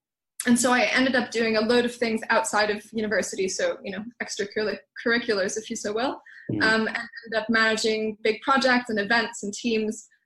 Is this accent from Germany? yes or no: yes; Germany; accent: American; also born or lived in Scotland; I'm originally from Germany. The American accent is a bit deceiving. Went to international school, hence haven't been able to shake it off since